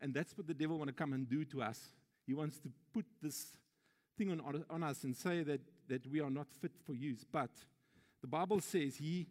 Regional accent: Johannesburg, Gauteng, South Africa; I was born and bred in Johannesburg, like Dini was saying. We only arrived here in November 99.

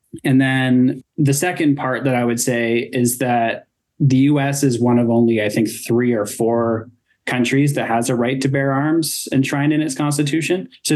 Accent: Canada; where I grew up in Canada

